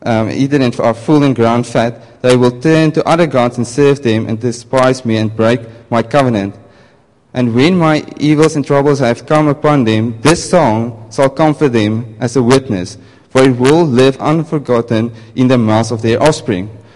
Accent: Northern Cape, South Africa; English is a second language; So I'm from the Northern Cape. The English doesn't go that well.

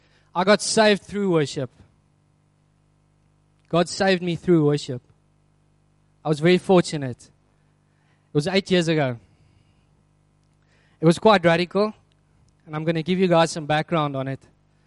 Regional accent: Malmesbury, Western Cape, South Africa; now in Hermanus, South Africa; We're from Malmesbury, by the way. That's a beautiful place.

